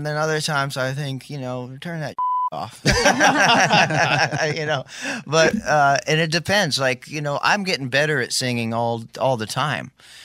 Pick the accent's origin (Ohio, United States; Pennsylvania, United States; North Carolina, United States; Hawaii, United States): Hawaii, United States; which I grew up in Maui.